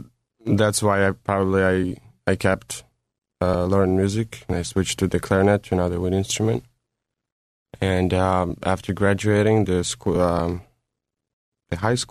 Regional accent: Kharkiv, Kharkiv Oblast, Ukraine; I was born in Ukraine and in a family of musicians. So my life was sort of predicted. I went to the music school in Kharkov in Ukraine, in my hometown.

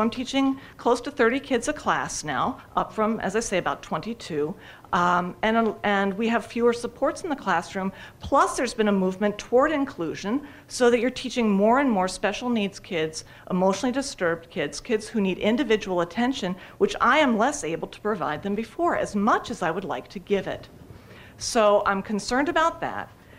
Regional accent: United States; I'm also from Montgomery County.

